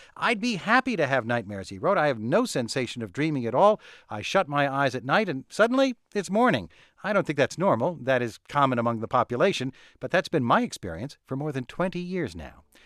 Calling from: North Carolina, United States; I'm from North Carolina, where we have an outdoor watering ban

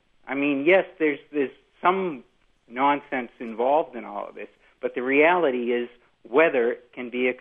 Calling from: Rhode Island, United States; Hi, I'm calling from Rhode Island, from Narragansett Bay.

